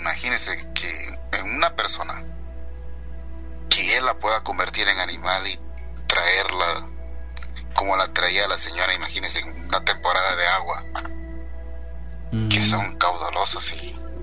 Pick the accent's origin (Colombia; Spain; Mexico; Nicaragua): Mexico; Tijuana, Baja California; now in United States; Yo soy de Tijuana.